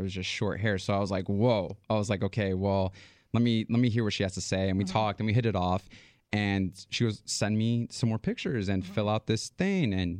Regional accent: New York, United States; I'm from New York.

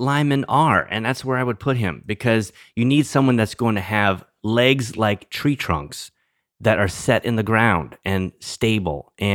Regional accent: New Orleans, Louisiana, United States; I'm from New Orleans, originally from New Orleans.

